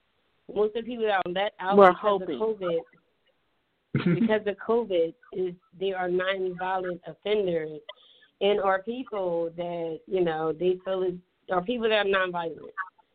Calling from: Philadelphia, Pennsylvania, United States; I'm calling from Philadelphia, PA.

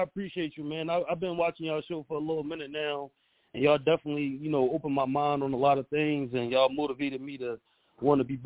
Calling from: Philadelphia, Pennsylvania, United States; I'm calling from Philly.

